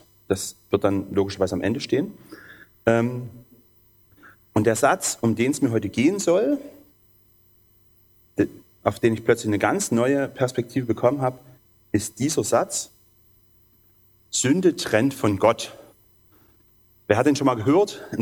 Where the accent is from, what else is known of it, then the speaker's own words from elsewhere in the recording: Saxony, Germany; accent: Erzgebirgisch; now in Bautzen, Germany; Ich komme aus Bautzen, also ursprünglich aus dem Erzgebirge. Falls ich immer mal so ins Erzgebirgische rutsche, vergebt mir.